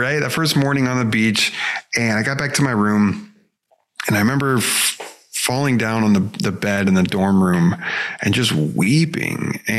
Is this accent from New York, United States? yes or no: no; Albany, Oregon, United States; So I grew up in Oregon, a small town called Albany, Oregon, about 40,000 people or so. And I was the middle child of three boys.